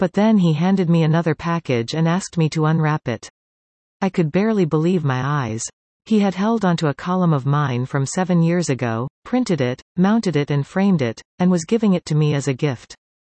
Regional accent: Buffalo, New York, United States; now in Cochrane, Canada; But I was born in Buffalo, where heavy snowfalls are quite the norm.

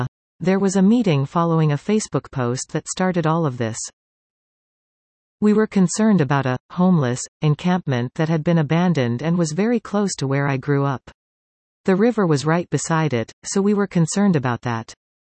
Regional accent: Collingwood, Ontario, Canada; now in Wasaga Beach, Canada; My entire life. I grew up in Collingwood. I moved to Wasaga Beach as an adult with my husband.

